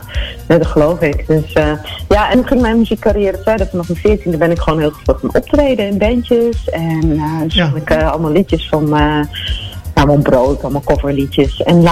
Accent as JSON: {"language": "Dutch", "region": "Gelderland", "country": "Netherlands", "tie": "born or raised there", "lives_now": "Amsterdam, Netherlands", "said": "Nee, tegenwoordig woon ik in Amsterdam, maar ik ben opgegroeid in de Achterhoek."}